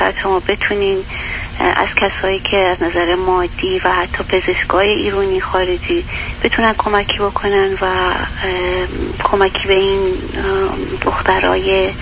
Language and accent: Persian; Isfahan, Iran; خودم یه اصفهانی هستم